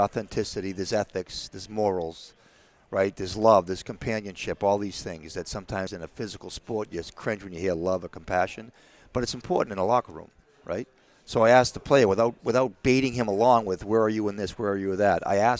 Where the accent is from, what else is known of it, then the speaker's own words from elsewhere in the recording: Boston, Massachusetts, United States; New York versus me being an Irish Catholic in Boston, right? Different world.